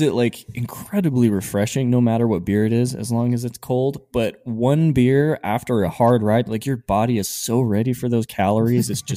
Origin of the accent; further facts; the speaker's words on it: Salt Lake City, Utah, United States; I grew up in Salt Lake City, Utah, as what people would know as a Mormon.